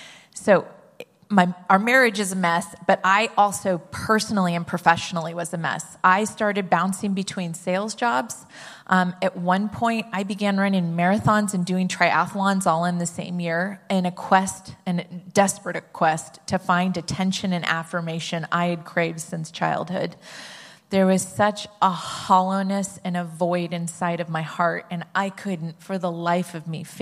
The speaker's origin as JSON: {"language": "English", "region": "California", "country": "United States", "tie": "born or raised there", "said": "I grew up in Northern California with mom, dad, and my younger brother."}